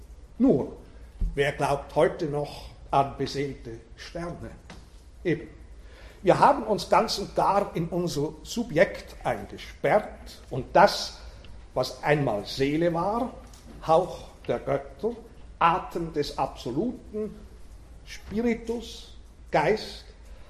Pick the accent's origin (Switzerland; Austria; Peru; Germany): Switzerland; Als Schweizer